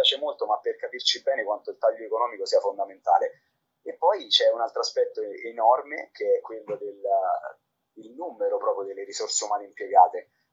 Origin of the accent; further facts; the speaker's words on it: Rome, Lazio, Italy; born there; Io sono nato a Roma, nel quartiere Appiolatino, a due passi dalla casa di Totti